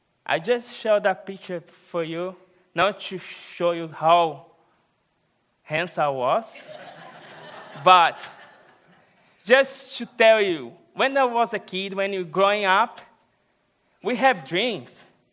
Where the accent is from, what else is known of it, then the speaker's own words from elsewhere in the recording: Brazil; English is a second language; I'm from Brazil. I'm 32 years old.